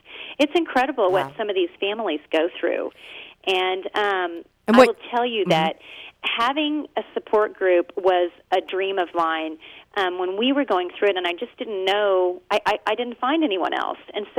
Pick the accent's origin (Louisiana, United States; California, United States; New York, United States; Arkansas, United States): Arkansas, United States; Little Rock; he developed his practice in my hometown, which is Little Rock